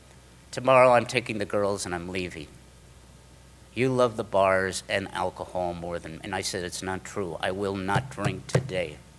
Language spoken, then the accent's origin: English; New York City, New York, United States; And I'm from New York City. You don't hold hands with guys, you know.